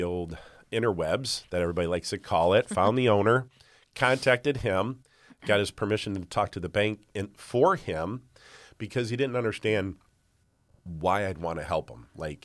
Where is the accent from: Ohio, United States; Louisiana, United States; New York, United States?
Ohio, United States; Toledo; now in Perrysburg, United States; I moved to Perrysburg from Toledo, which I lived pretty much my whole life.